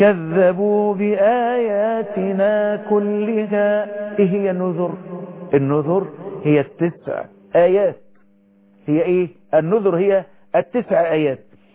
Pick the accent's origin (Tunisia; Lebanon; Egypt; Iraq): Egypt